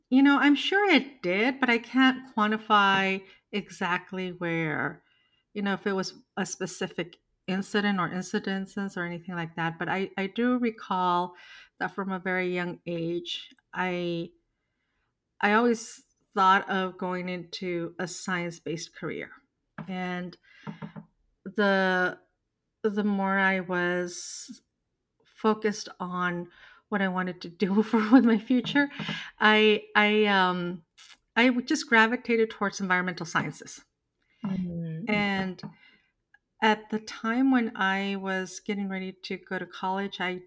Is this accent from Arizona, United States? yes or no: yes; Nogales, Arizona, United States; So I am the oldest of six, and I was born and raised in Nogales, Arizona, a border town. And I grew up in Nogales at a time when the border was less, I don't want to say structured, but it was more, much more of a feeling of one community.